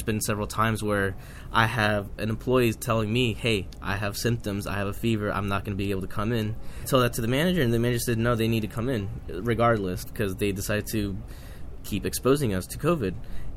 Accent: Los Angeles, California, United States; I grew up in South Central Los Angeles.

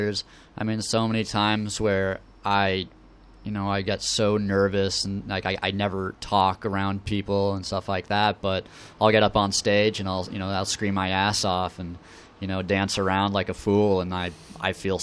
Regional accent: Colorado, United States; moved away as an adult; now in Los Angeles, United States; I'm originally from Colorado, so it was like right when I graduated college at the University of Colorado, I just pretty much packed my bags and head on over here to go to the school.

